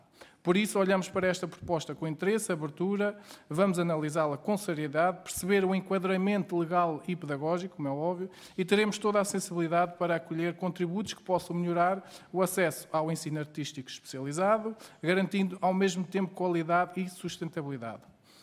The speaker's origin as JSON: {"language": "Portuguese", "region": "Leiria", "country": "Portugal", "tie": "born or raised there", "said": "Distrito de Leiria e Leiria, que é a cidade, como vocês bem sabem, de onde eu sou natural."}